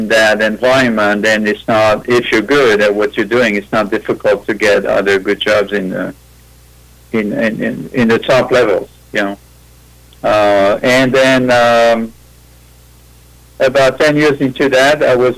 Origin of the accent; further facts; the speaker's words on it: Nice, Provence-Alpes-Côte d'Azur, France; I'm from the Mediterranean, so between Cannes and Monte Carlo.